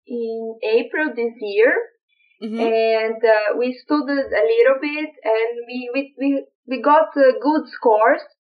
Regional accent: Brazil; I'm from Brazil.

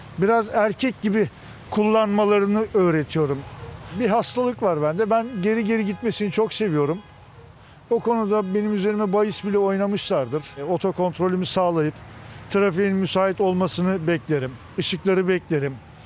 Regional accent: Istanbul, Turkey; Doğuma büyüme İstanbulluyum. Şişli Feriköy'de ikamet etmekteyim.

